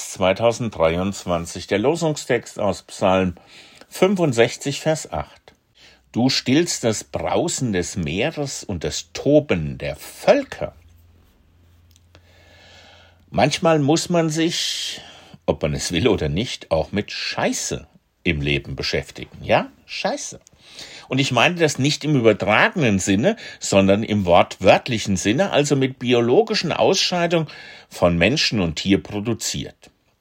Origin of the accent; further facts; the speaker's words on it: Hesse, Germany; in meinem Haus, in meinem Heimatort im hessischen Hinterland, zudem mein Geburtshaus.